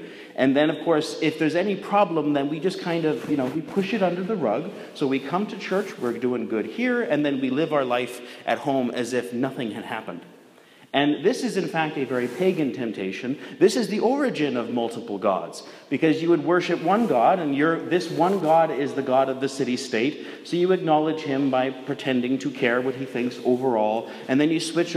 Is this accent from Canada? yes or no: yes; Pilot Mound, Manitoba, Canada; like I grew up in rural Manitoba, your sins always get back to you. There's no way I was going to hide from anything I did when I grew up in Little Pilot Mound